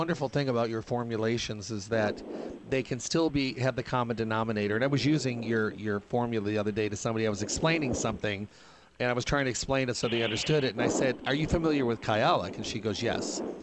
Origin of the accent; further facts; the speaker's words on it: Michigan, United States; I grew up in Michigan and, you know, way out in the country